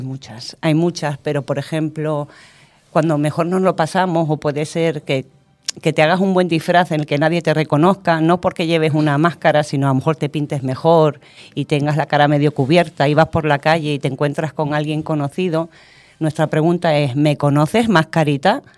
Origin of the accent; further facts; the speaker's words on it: Las Palmas de Gran Canaria, Canary Islands, Spain; now in Madrid, Spain; De Las Palmas de Gran Canaria, de las Islas Canarias.